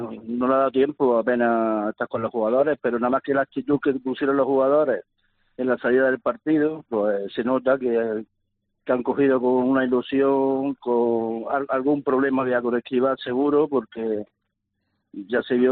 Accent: Granada, Andalusia, Spain; En Granada somos muy granadinos, ¿no?

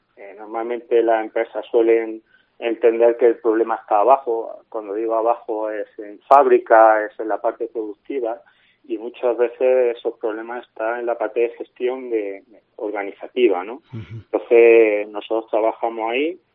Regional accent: Alcaudete, Andalusia, Spain; now in Madrid, Spain; Sí, Alcautech, en honor a mi pueblo, Alcaudete. Yo la verdad es que hace más de 25 años que no vivo en Alcaudete, pero bueno, tiene esa parte, la raíz nunca se puede perder, ¿no?

